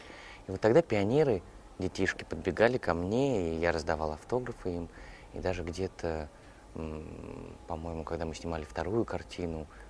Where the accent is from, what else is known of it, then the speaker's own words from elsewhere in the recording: Saint Petersburg, Russia; в моем родном городе, в Питере